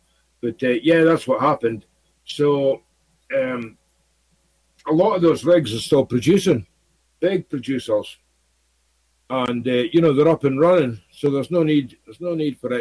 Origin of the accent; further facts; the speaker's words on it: Aberdeen, Scotland, United Kingdom; I was brought up in Aberdeen, in Scotland, which is an oil city. That's our Houston.